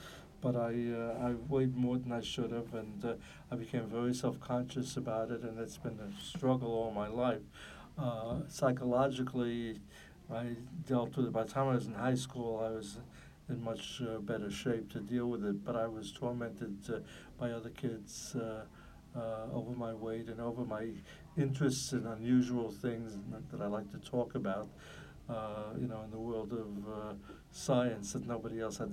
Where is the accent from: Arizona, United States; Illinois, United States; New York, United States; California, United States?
New York, United States; Whitestone; also born or lived in Brooklyn; I was born in Crown Heights, Brooklyn, and my folks bought a house in Whitestone, Queens County, which I grew up in.